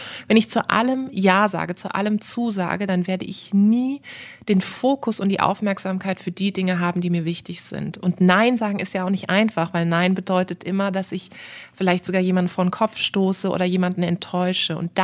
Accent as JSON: {"language": "German", "town": "Karlsruhe", "region": "Baden-Württemberg", "country": "Germany", "tie": "born or raised there", "said": "habe dann mit 20 Jahren kandidiert in Karlsruhe, in meiner Heimatstadt, für den baden-württembergischen Landtag."}